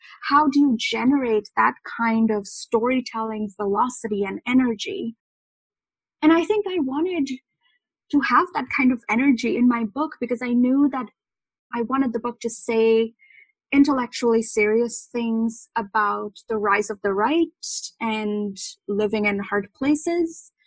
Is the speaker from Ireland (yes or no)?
no; India; growing up in India, we were definitely exposed to all of these American things